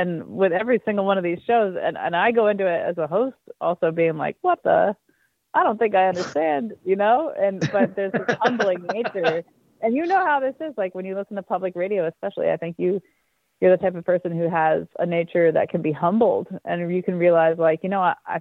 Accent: Farmington, Connecticut, United States; I was born in Hartford, raised in Farmington, and I've been a homeowner in Hartford for a couple of years and been here for 15 years.

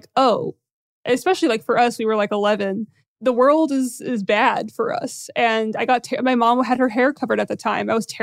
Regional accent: Syria; that, when people meet me and one, they figure out I'm Middle Eastern, especially if they figure out I'm from Syria.

